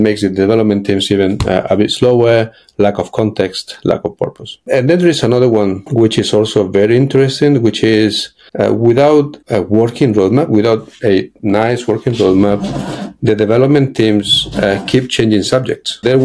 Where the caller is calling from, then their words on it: Spain; I'm calling from Spain.